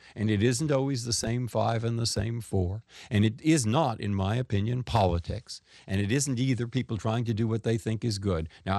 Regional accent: San Francisco, California, United States; also born or lived in Boston; I grew up in San Francisco. I lived most of my life in Boston.

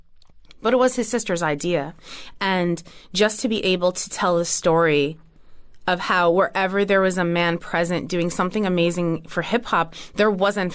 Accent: New Jersey, United States; I would have to credit … for that, since we're both from Jersey.

